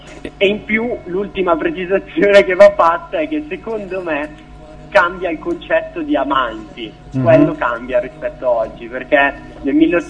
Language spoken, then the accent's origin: Italian; Alessandria, Piedmont, Italy; io innanzitutto vengo da Alessandria, sono un cantautore, se così si può chiamare, alessandrino